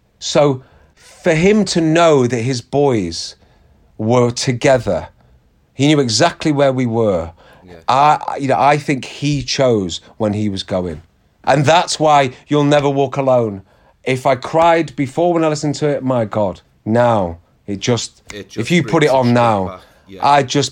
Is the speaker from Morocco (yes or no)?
no; St Annes, North West England, United Kingdom; I was filming in pretty much my hometown. My mum and dad were on my local pier, St. Anne's Pier.